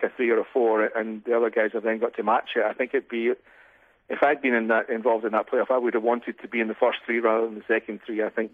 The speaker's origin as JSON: {"language": "English", "region": "Scotland", "country": "United Kingdom", "tie": "born or raised there"}